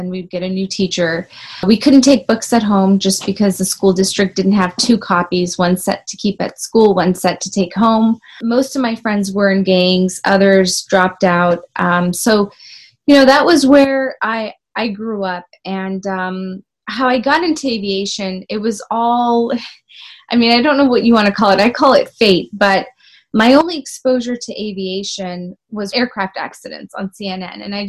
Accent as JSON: {"language": "English", "country": "Afghanistan", "second_language": "English", "said": "I've definitely become more Americanized, but my beginning, I come from Afghanistan, born in a refugee camp"}